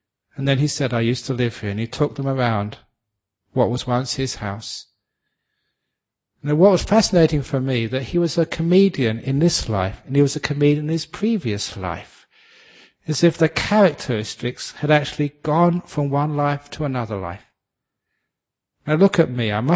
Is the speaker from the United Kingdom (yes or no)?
yes; England, United Kingdom; because I grew up in England